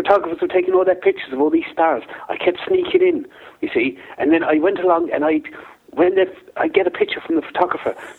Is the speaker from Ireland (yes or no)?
yes; Ireland; No. You know, as Irish, we never get sunburned at all.